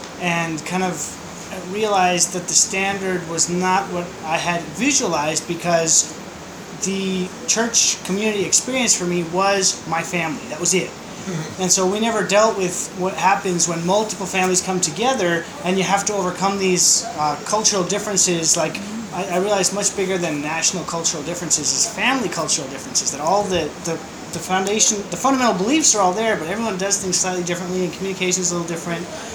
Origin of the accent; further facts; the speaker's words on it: Laramie, Wyoming, United States; And so I grew up in Wyoming, Laramie, Wyoming.